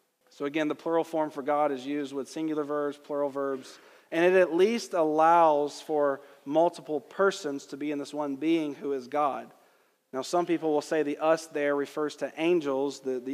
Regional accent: Georgia, United States; I'm from Georgia, I'm familiar with bad grammar

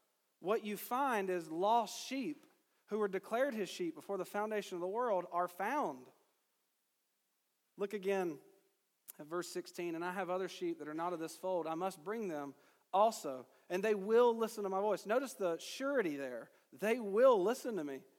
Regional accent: Georgia, United States; I know I'm from Georgia. I'm not a shepherd.

